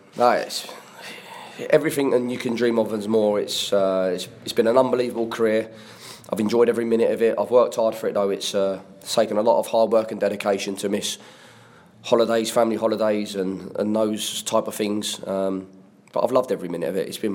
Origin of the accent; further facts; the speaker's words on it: Watford, East of England, United Kingdom; Watford, again, my hometown I grew up with.